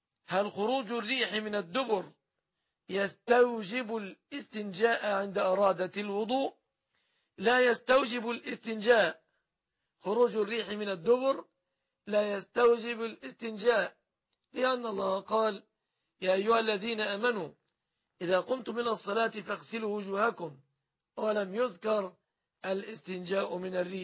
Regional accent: Egypt; في بلادنا مصر

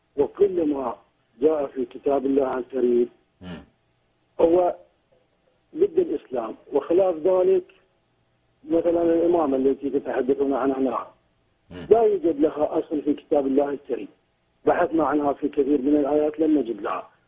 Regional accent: Southern Iraq, Iraq; أنا شيخ من العراق، من جنوب العراق.

